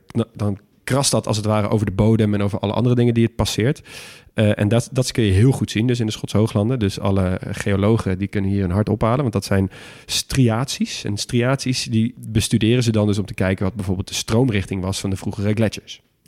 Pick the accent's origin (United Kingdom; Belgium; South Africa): United Kingdom; Shetland, Scotland; ik kom van de Shetland-eilanden natuurlijk.